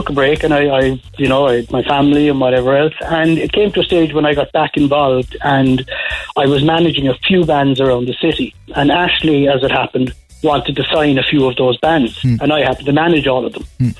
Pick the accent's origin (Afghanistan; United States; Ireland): Ireland; Ballyvolane, Munster; Originally from Ballyvillan. Carrigal and Ballyvillan.